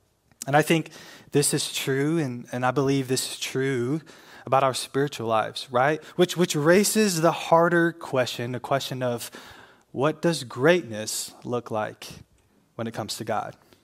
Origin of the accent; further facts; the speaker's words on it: Milwaukee, Wisconsin, United States; I grew up in Wisconsin, but I live in Minnesota, so I respect the Vikings.